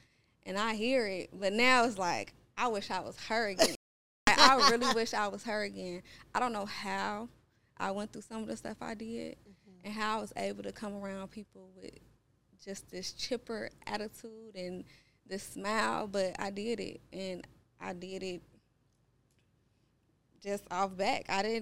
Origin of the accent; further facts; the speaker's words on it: Chicago, Illinois, United States; I grew up on the South Side of Chicago. My life was not all glitter and gold.